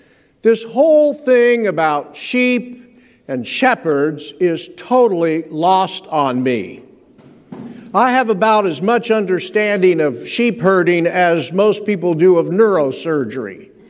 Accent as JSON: {"language": "English", "town": "Dayton", "region": "Ohio", "country": "United States", "tie": "born or raised there", "also_born_or_lived": "Los Angeles / Chicago / Indianapolis / Buffalo", "said": "I was born in Dayton, at Miami Valley Hospital, to be exact, and I spent my youth in the Dayton area."}